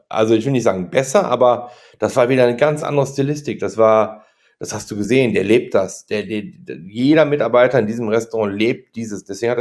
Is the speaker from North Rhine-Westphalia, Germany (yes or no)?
yes; Leverkusen, North Rhine-Westphalia, Germany; Und ich bin aus Leverkusen.